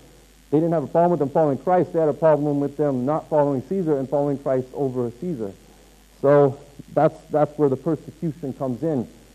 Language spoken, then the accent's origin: English; United States; I know as a U.S. Citizen, if I tell people I'm from the States, oh, you got a U.S. passport.